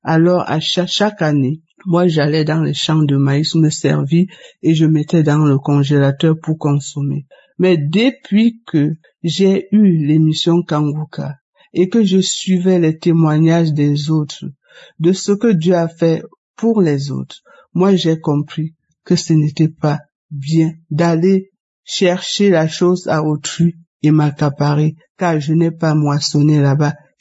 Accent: Cameroon; now in France; Je suis une Camerounaise vivant en France.

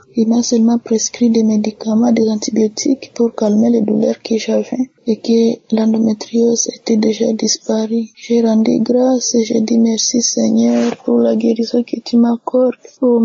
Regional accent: DR Congo; Je suis une jeune femme congolaise de la République démocratique du Congo.

